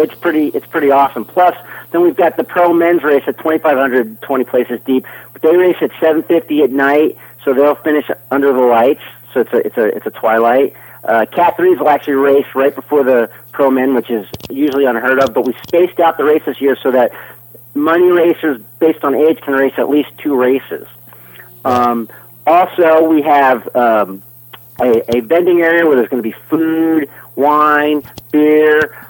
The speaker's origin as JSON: {"language": "English", "region": "East Coast", "country": "United States", "tie": "born or raised there", "said": "I grew up racing on the East Coast"}